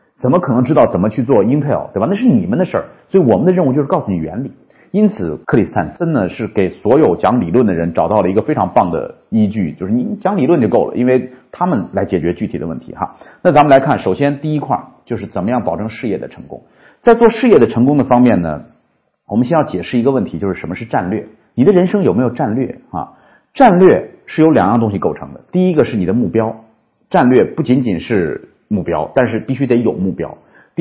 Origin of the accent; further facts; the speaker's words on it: China; 各位，你知道我们中国人研究